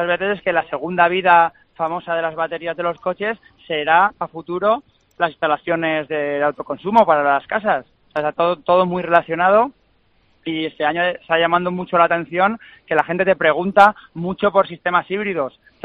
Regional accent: Valencian Community, Spain; no somos los únicos valencianos y españoles que estamos aquí

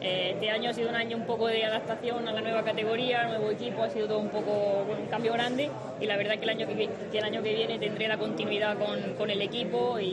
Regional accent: Region of Murcia, Spain; Pues soy una deportista muy orgullosa de ser de Murcia y la verdad que siempre que vienen cosas y este tipo de eventos aquí pues intento estar

